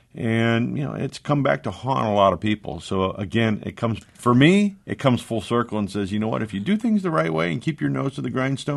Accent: Souderton, Pennsylvania, United States; My parents were very blue collar, growing up in Souderton.

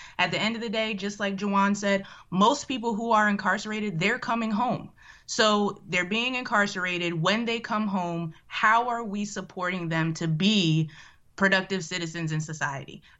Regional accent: Pennsylvania, United States; I grew up in Montgomery County. I went to North Penn High School.

